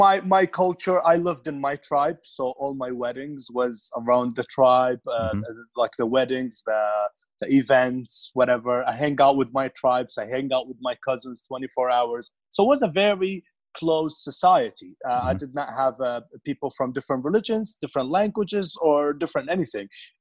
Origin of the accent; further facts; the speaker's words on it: Medina, Medina Province, Saudi Arabia; It's Medina's very closed, so I never met any non-Muslims in my life until I went to the States.